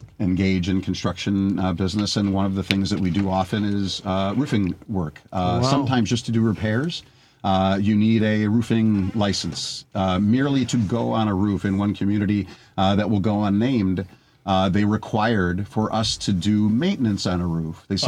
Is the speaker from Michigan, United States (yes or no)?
no; Lincolnwood, Illinois, United States; I'm very much Lincolnwood, but I'm a Chicagoan through and through.